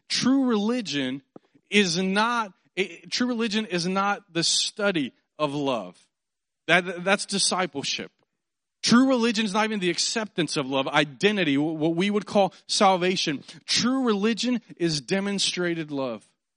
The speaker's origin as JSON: {"language": "English", "town": "Houston", "region": "Texas", "country": "United States", "tie": "born or raised there", "said": "Growing up, I didn't grow up too far away from here. I grew up in the Scarsdale, Sagemont area."}